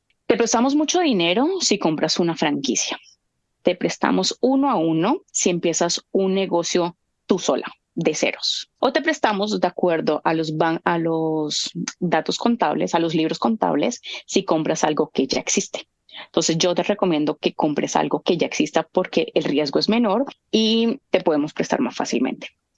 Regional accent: Colombia; Como colombiana, todo el mundo me dice, como que, ¿cómo así

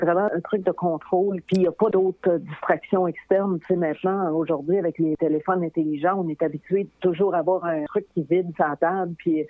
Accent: Matane, Quebec, Canada; Tu sais, je venais de Matane.

